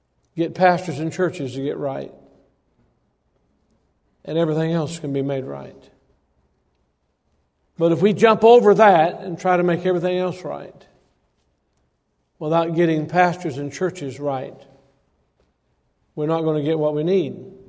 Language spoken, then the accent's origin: English; Alabama, United States; born there; now in Tennessee, United States; Well, I was born in Alabama, but I got to Tennessee as quickly as I possibly could.